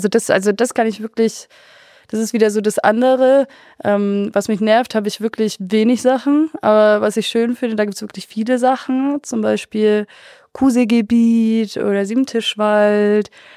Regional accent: Augsburg, Bavaria, Germany; ich bin hier halt geboren und aufgewachsen in Augsburg. Und ich habe eigentlich auch nicht vor, hier irgendwann wegzuziehen

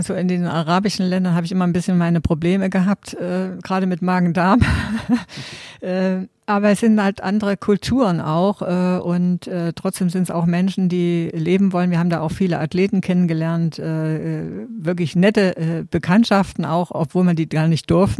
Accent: East Germany, Germany; ich bin ja in der DDR groß geworden und meine Kindheit war immer draußen.

